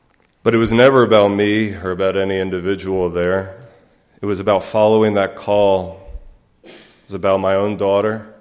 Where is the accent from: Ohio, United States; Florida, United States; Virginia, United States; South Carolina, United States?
Virginia, United States; Charlottesville; the downtown library in my hometown of Charlottesville.